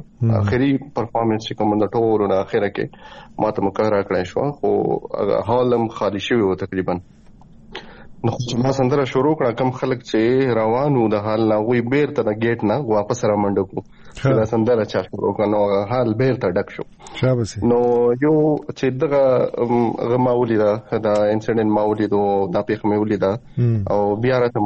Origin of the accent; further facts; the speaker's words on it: Sabirabad, Khyber Pakhtunkhwa, Pakistan; زمونږ کرټ ڈسٹرکٹ کې خپل کلی چې دی، زمونږ د کلی نوم دی صابر آباد. پکټ کې ورته وایي سواترا. نو سواترې کې دن کلی دی صابر آباد. زه د صابر آباد هغه مین سټی یم، کم خار چې دی زه پاغې کې پاتې کېږم.